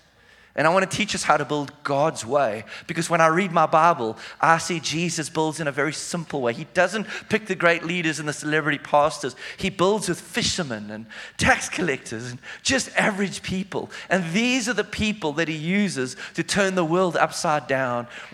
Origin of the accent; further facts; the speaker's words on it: South Africa; moved away as an adult; if you're a visitor. I hail from South Africa, the southern tip of Africa. We've been here now for just over a year.